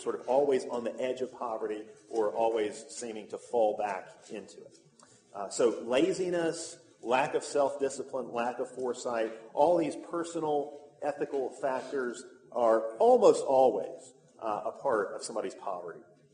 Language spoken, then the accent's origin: English; Alabama, United States; born or raised there